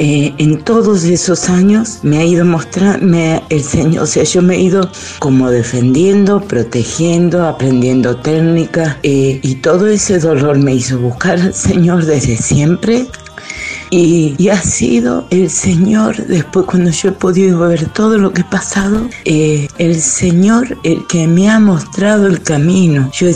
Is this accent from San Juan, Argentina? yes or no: yes; San Juan, Argentina; de San Juan.